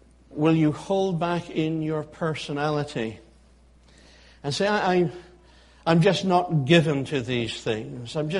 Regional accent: Scotland, United Kingdom; Is that something to which I, as a Scot, should just simply say, it's not my nature to be outgoing?

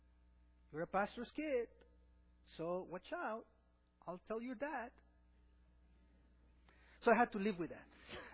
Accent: Peru; You know, growing up in Peru as the son of a pastor wasn't easy.

